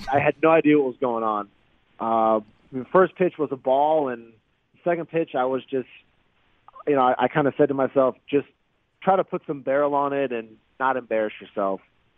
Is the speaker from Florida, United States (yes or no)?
yes; Jupiter, Florida, United States; my spring training is going to be in my hometown, like in my backyard, and for all my friends and family to see how all that hard work had kind of come full circle, and to be able to represent my town like